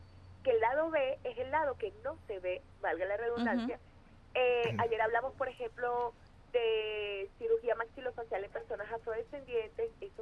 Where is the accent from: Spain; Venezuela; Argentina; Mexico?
Venezuela; Caracas, Capital District; Bueno, es que yo soy de Propatria, yo soy de Casalta.